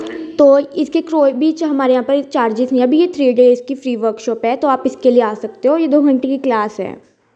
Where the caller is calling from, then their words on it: Ambala, Haryana, India; अम्बाला से government PG college के back side ही ना एक हार्ट्रॉन स्किल सेंटर है हमारा। हाँ जी मैं वहीं से बात कर रही हूँ।